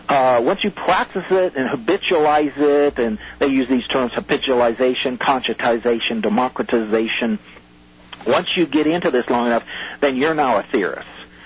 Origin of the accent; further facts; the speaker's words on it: Nebraska, United States; I was raised in Nebraska, and during the 30s and 40s, a lot of farmers didn't know the power of taxes